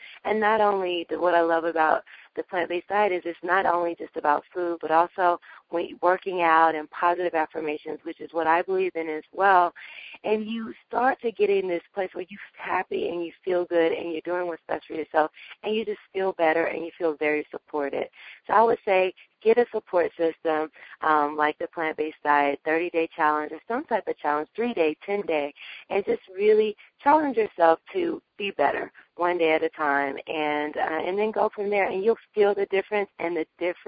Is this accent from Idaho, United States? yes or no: no; Tennessee, United States; And I'm from Tennessee, so I'm with taking it back home